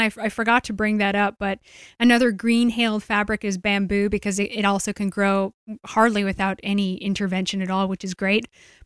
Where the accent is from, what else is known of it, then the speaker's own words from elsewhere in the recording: Oregon, United States; But where I grew up in Oregon, there's more llamas there than anywhere else in the country.